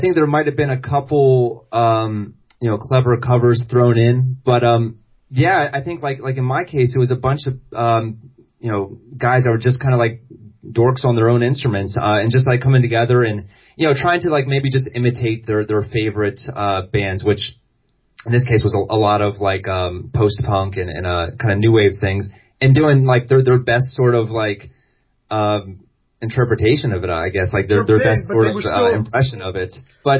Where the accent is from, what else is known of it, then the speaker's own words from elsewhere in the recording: Delaware, United States; growing up in Delaware, that meant going to Philly a lot.